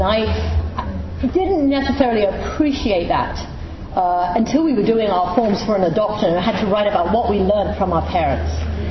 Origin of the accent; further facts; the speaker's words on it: England, United Kingdom; I'm from England.